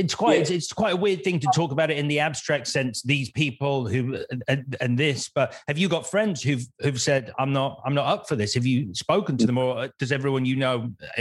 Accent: United Kingdom; because we are quintessentially British. So we'll protest, but we'll protest in a British way.

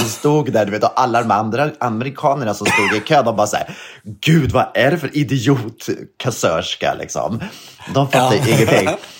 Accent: Sweden; jo, för att jag kommer från Sverige och du vet, i Sverige så kostar en plastpåse kanske $1 typ.

